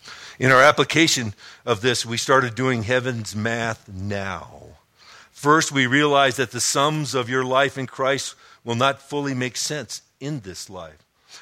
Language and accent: English; Los Angeles, California, United States; also born or lived in Chicago / Connecticut; The same in Connecticut, the same where I grew up in Los Angeles, and the same here.